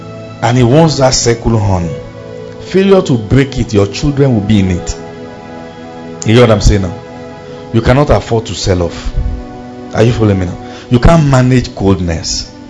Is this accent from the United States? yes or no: no; Kano, Nigeria; Growing up in Kano, there was a large evangelical team.